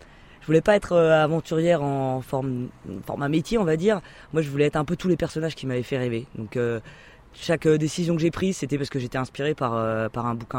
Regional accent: Centre-Val de Loire, France; j'ai grandi en Sologne, donc c'était plutôt chasse-pêche, forêt et étang. Et on voyageait pas du tout dans la famille, on était une famille nombreuse.

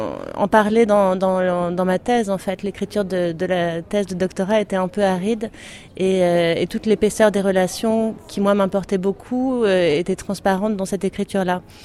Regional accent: Puy-Saint-Vincent, Provence-Alpes-Côte d'Azur, France; Je viens moi-même d'un petit village des Hautes-Alpes, puisque je suis née, j'ai grandi à Puy-Saint-Vincent, et mes grands-parents paternels étaient agriculteurs.

